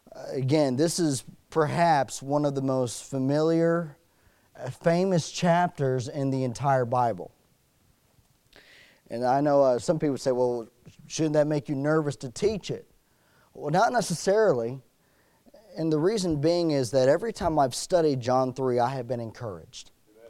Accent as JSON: {"language": "English", "town": "Hagerstown", "region": "Maryland", "country": "United States", "said": "And this is home territory for me because I'm originally from Hagerstown. So anytime I get to be back in Maryland, I get excited."}